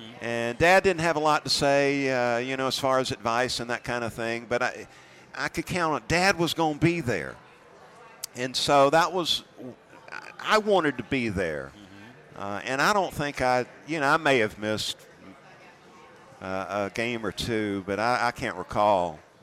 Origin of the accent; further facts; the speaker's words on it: Valdosta, Georgia, United States; you've been spoiled growing up in Valdosta.